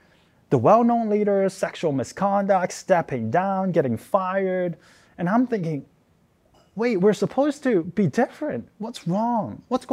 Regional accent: Hong Kong; And I myself is from Hong Kong. So seeing my hometown sort of go up in flames

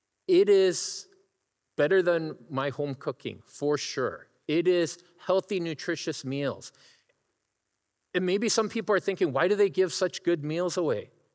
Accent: Ontario, Canada; now in Vancouver, Canada; Growing up, I grew up in Ontario. So when I came out here

